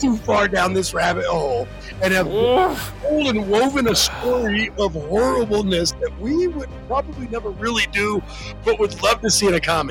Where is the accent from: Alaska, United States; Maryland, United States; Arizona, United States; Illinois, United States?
Arizona, United States; Phoenix; I grew up in Phoenix as a kid.